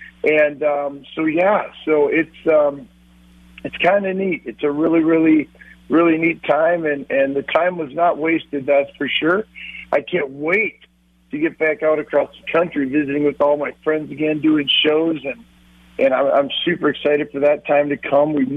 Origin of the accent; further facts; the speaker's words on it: Minnesota, United States; You know, Paul, I'm from Minnesota.